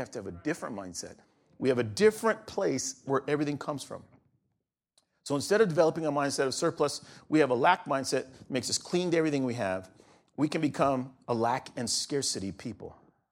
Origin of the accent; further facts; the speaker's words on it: California, United States; I grew up in California, and we were always in a drought.